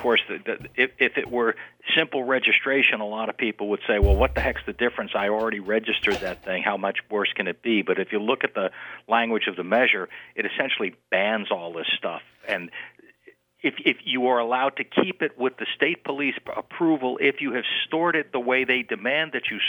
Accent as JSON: {"language": "English", "region": "New York", "country": "United States", "said": "I'm from New York, as you can tell."}